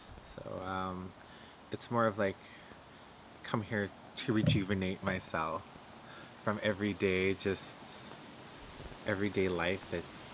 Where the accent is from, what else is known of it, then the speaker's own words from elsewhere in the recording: Alberta, Canada; I am from Muscogee's First Nation in central Alberta.